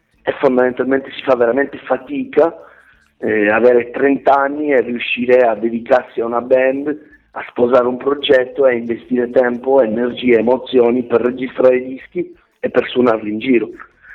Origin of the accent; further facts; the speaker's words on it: Calabria, Italy; in quanto calabresi, ma non solo, siamo fondamentalmente migranti tutti per studiare, successivamente per lavoro